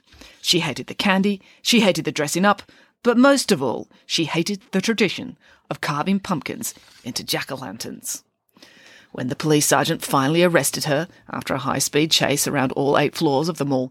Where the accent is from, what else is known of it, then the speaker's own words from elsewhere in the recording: Bowral, New South Wales, Australia; Currawong, the town that the pesky kids are set in, is actually based on my hometown, Bowral.